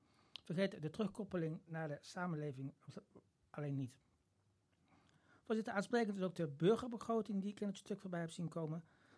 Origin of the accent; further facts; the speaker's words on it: Arnhem, Gelderland, Netherlands; Vreest u niet, ik kom weliswaar uit Arnhem